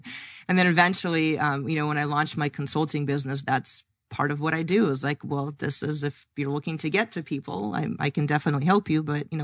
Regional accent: Arizona, United States; when I tell people I'm from Arizona, they're like, oh, do you live in Scottsdale? I'm like, yeah.

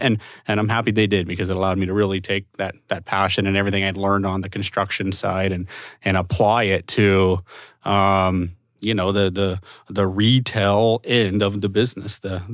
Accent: Lake Havasu City, Arizona, United States; So I was actually born and raised in Lake Havasu City. And yes, it's true, that's a fun place to grow up.

